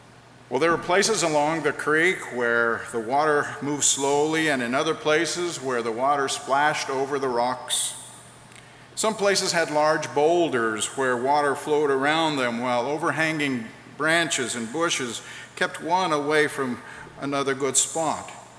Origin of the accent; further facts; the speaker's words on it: Alamosa, Colorado, United States; Fishing was a special time for me when I was a boy growing up in Colorado.